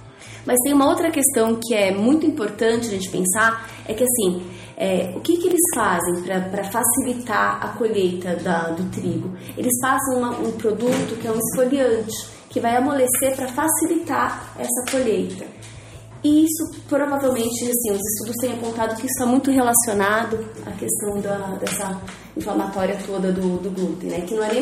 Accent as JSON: {"language": "Portuguese", "region": "São Paulo", "country": "Brazil", "said": "como boa paulista que eu sou, eu quero minha bolacha passatempo e o meu todinho, né?"}